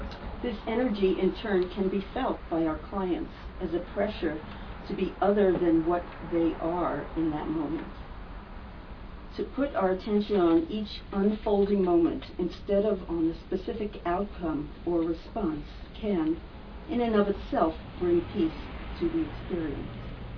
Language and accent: English; New York, United States; I'm from New York, a long time ago.